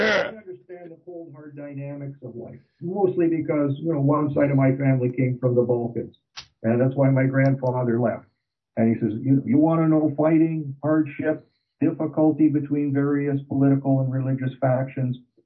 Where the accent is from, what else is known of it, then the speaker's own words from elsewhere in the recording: Canada; Well, I'm slow. I'm from Canada, eh?